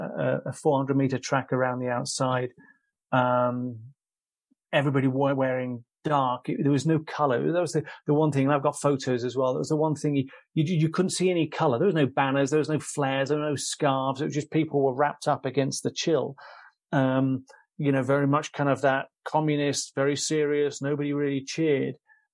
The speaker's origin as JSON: {"language": "English", "region": "England", "country": "United Kingdom", "accent": "English", "said": "I'm this English dialect in a Slovak stadium."}